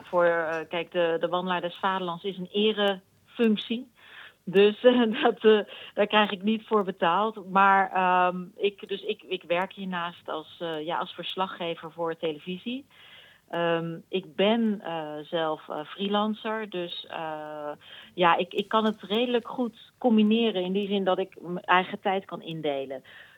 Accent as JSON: {"language": "Dutch", "town": "Rijswijk", "region": "South Holland", "country": "Netherlands", "tie": "born or raised there", "said": "Ik wandel al, nou ja, vanaf kinds af aan. Ik ben in Rijswijk opgegroeid. Mijn oma woonde in Den Haag, op de Driebergenstraat. En wij gingen dan vanuit Rijswijk naar mijn opa en oma lopen."}